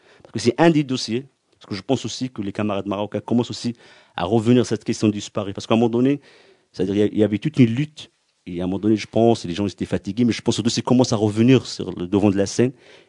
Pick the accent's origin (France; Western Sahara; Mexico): Western Sahara; chez nous au Sahara occidental